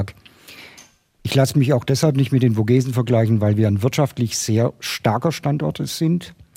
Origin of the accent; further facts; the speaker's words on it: Neubulach, Baden-Württemberg, Germany; ich komme aus Neubulach. Neubulach ist ein Luftkurort.